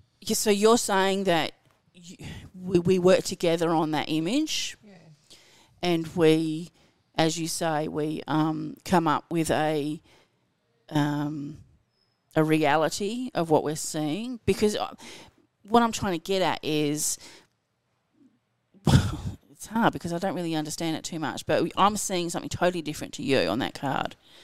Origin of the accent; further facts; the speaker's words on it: England, United Kingdom; I remember the when you went to, down to one of the fairs on the beach